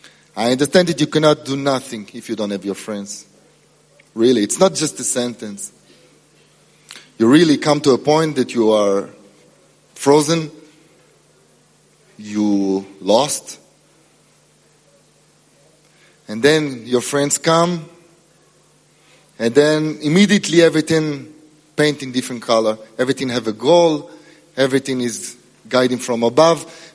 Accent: Croatia; from Croatia.

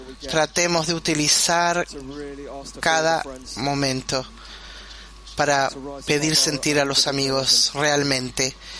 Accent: Moscow, Russia; soy de Moscú.

